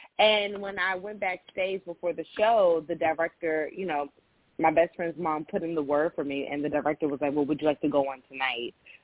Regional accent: Richmond, Virginia, United States; Growing up, I'm from Richmond, Virginia.

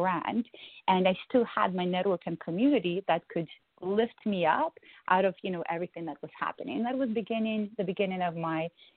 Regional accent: Ukraine; also born or lived in Soviet Union; I was born in the Soviet Union, right? I grew up in post-Soviet Ukraine.

